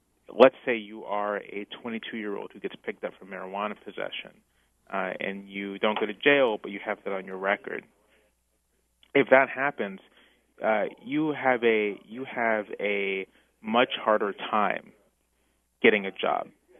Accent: Virginia, United States; my home state of Virginia

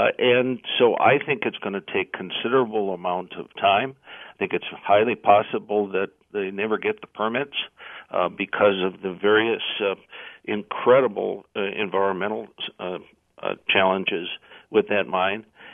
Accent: Wisconsin, United States; I'm proud from Wisconsin.

